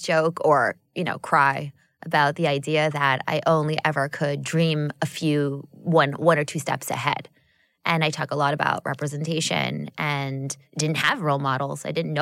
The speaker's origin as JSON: {"language": "English", "town": "Queens", "region": "New York", "country": "United States", "said": "No, I'm from South Queens."}